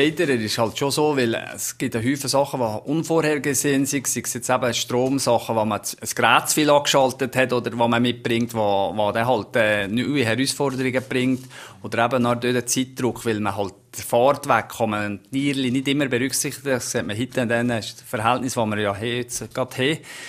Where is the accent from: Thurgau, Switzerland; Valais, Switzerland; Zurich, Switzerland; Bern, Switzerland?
Valais, Switzerland; Als Walliser ist man da doch ein gewisser Bonus